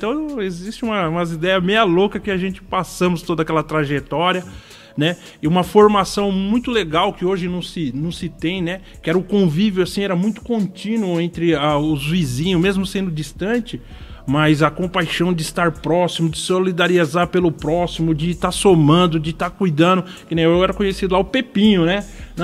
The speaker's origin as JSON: {"language": "Portuguese", "town": "Osasco", "region": "São Paulo", "country": "Brazil", "tie": "born or raised there", "said": "Eu nasci ali beirando a Anhanguera, que vem ali onde é o Pão de Açúcar. Parte da minha família morou por muitos anos ali, né? Eu um pouquinho antes, mais próximo ali atrás do UPA da Vila Menck, né?"}